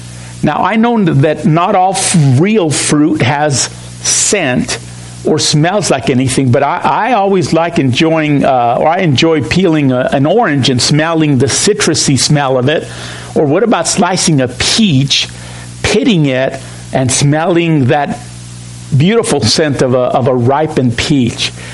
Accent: Mexico; I use this illustration because I'm from Mexico.

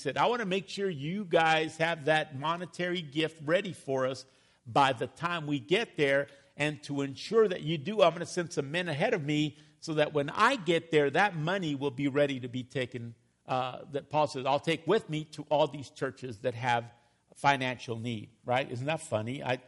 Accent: El Paso, Texas, United States; Understand that I was raised in El Paso, Texas. My family was not wealthy by any means. We lived under poverty level.

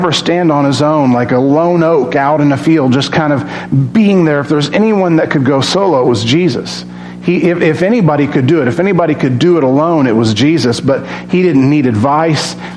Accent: Lovington, New Mexico, United States; We're from Lovington. I share that with you in confidence. As long as you don't spread rumors about me and tell everyone that I'm from Lovington, it's okay.

